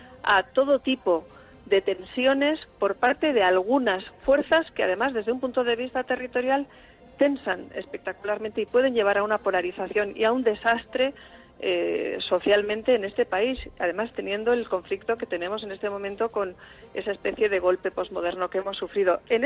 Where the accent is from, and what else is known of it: Spain